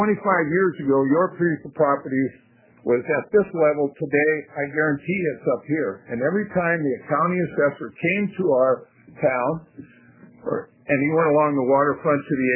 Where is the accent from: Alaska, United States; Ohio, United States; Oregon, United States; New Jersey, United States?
Oregon, United States; Astoria; I'm from Astoria.